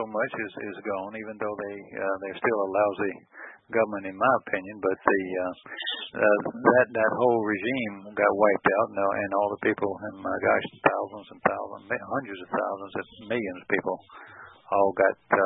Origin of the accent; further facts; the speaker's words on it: Australia; because I grew up in Australia, so I studied.